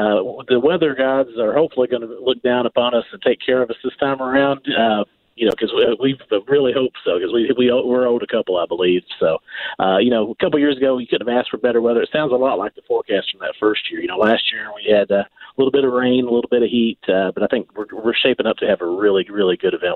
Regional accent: Kentucky, United States; now in St. Louis, United States; I grew up in Kentucky, so the Derby Festival is one of the biggest things of the year in the state of Kentucky.

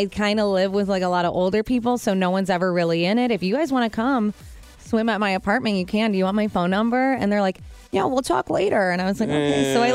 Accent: Illinois, United States; So I am originally from Illinois, and I was from like a suburb outside of Chicago.

